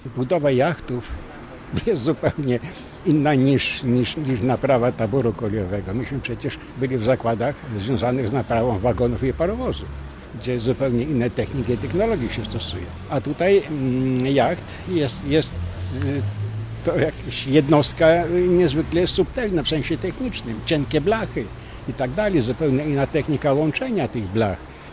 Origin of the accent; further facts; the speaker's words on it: Podolia, Ukraine; now in Bydgoszcz, Poland; Ja wywodzę się z Podola. Miałem bliżej do gór niż do morza, ale z nakazu pracy znalazłem się w Bydgoszczy.